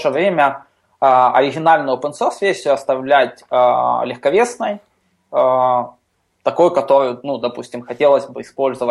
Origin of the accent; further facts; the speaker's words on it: Ukraine; То есть, я из Украины